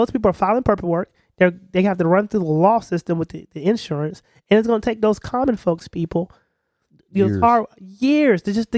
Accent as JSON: {"language": "English", "region": "Georgia", "country": "United States", "said": "you know, because we're from Georgia, so that's the thing."}